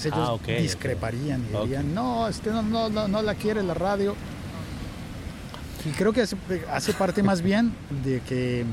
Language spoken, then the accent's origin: Spanish; Bogotá, Colombia; Yo soy de Bogotá, a muchas horas de cualquier playa.